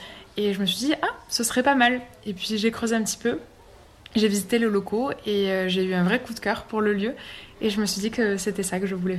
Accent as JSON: {"language": "French", "region": "South", "country": "France", "accent": "southern", "moved": "as an adult", "said": "je pense que ça s'entend, j'ai un petit accent du sud. Mais je suis montée à Paris pour faire mes études"}